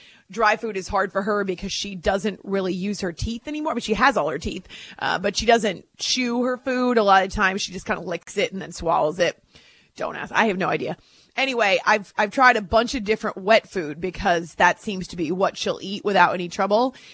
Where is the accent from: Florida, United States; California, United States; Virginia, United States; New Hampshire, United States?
New Hampshire, United States; Concord; Yes, I grew up in Concord.